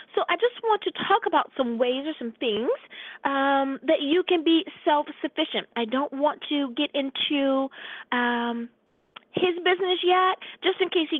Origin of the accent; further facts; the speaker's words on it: the South, United States; I grew up in the South, and that was just the way things were.